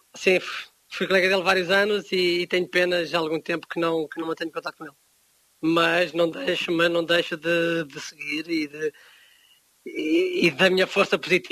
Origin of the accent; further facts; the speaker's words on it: Portugal; sendo português